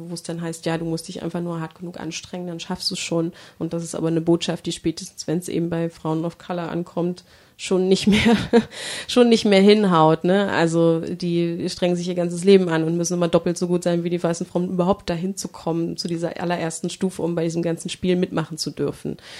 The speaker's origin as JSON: {"language": "German", "region": "East Germany", "country": "Germany", "tie": "born or raised there", "said": "ich bin ja auch im Osten groß geworden, wenn ich mir angucke, DDR"}